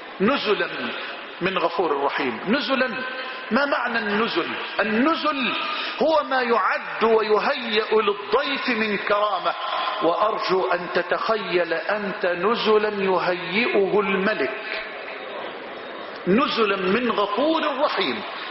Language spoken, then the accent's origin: Arabic; Egypt; اللهم اجعل بلدنا مصر أمنا أمانا سخاء رخاء